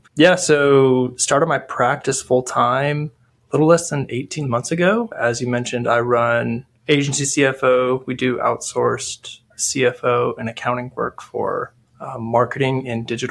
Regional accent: New Mexico, United States; So I grew up in New Mexico.

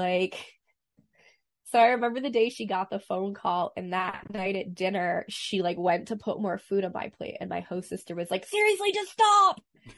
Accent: Boston, Massachusetts, United States; I grew up in Boston. I swear like a sailor.

